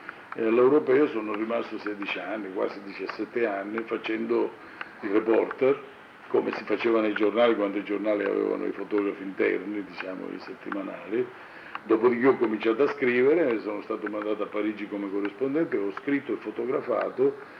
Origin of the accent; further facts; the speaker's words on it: Sicily, Italy; Io sono fotografo, sono siciliano, ho quasi 60 anni e faccio fotografie da 40.